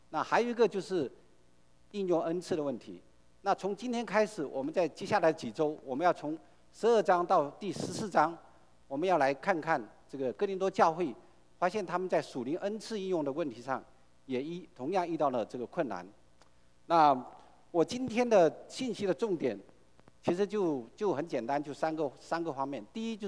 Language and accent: Chinese; China; 对，我是从大陆来的，我们都很清楚。